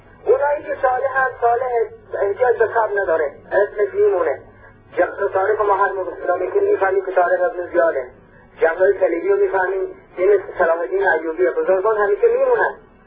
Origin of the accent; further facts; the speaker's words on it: Iran; ما ایرانی هستیم، سیه باشیم، سنی باشیم، زرتشتی باشیم، عرق ملی داریم، وطنمون دوست داریم